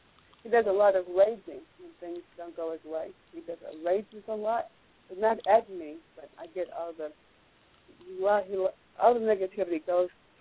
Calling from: Hawaii, United States; I'm calling from Hawaii.

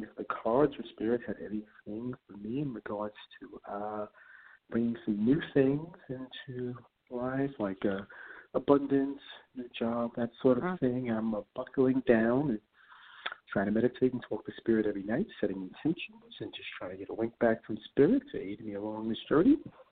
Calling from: New York, United States; I'm calling from New York.

